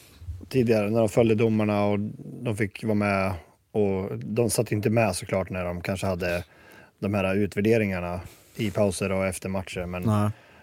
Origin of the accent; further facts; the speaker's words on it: Guldsmedshyttan, Örebro County, Sweden; Jag är från Guldsmedshyttan, om folk inte vet det.